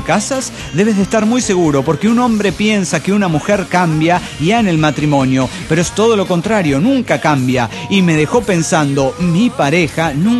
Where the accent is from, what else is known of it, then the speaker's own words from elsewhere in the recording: Guadalajara, Jalisco, Mexico; de Guadalajara, Jalisco, México.